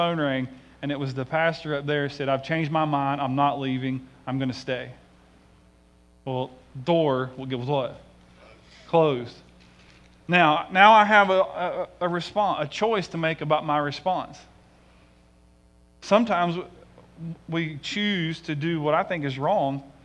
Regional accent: Tennessee, United States; It was right near where I grew up in Tennessee.

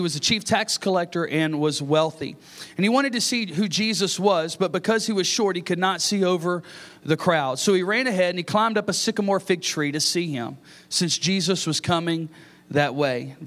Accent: Louisiana, United States; also born or lived in Pennsylvania; I was born in Pennsylvania, raised in Louisiana, okay? I do love to eat crawfish.

